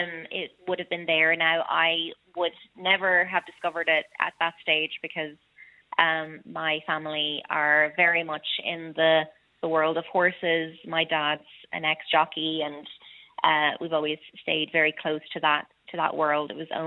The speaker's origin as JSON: {"language": "English", "region": "County Meath", "country": "Ireland", "said": "I am from the Royal County."}